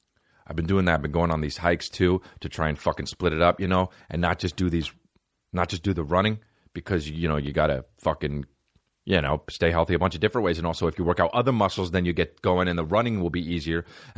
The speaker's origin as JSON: {"language": "English", "region": "New Jersey", "country": "United States", "said": "I'm not Kenyan. I'm a fucking white guy from New Jersey."}